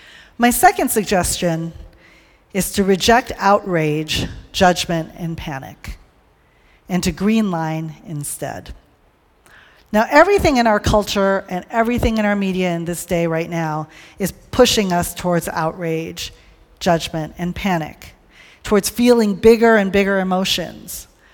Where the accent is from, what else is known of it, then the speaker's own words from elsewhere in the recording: Hawaii, United States; So he's from Maine, I'm from Hawaii.